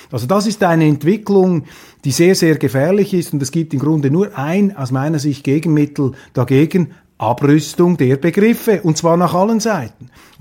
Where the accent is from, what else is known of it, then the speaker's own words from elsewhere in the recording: Switzerland; als Schweizer kann ich von außen nur sagen